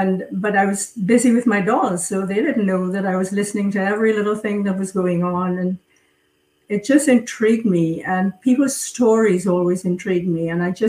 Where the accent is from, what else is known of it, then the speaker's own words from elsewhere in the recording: Trinidad & Tobago; born there; also born or lived in England; I was born in the Caribbean in a multicultural society, Trinidad. Although I'm British and French, it was British at the time. Mm-hmm. And I went to school in England, another British island.